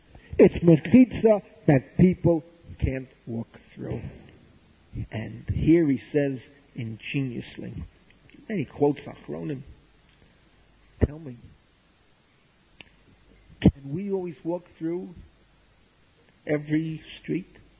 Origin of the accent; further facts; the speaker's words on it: New York, United States; born there; I was born in New York. I know what I'm talking about.